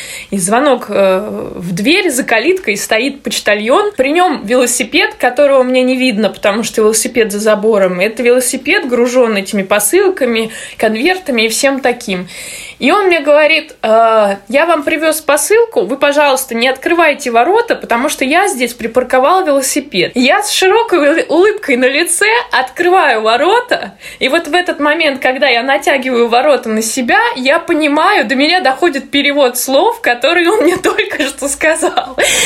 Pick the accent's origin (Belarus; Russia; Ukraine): Russia; now in Hungary; Она из Туниса, я из России